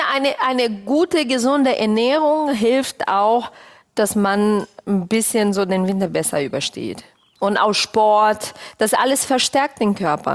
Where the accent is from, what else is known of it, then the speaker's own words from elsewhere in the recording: Brazil; German is a second language; now in Germany; Ich bin Brasilianerin.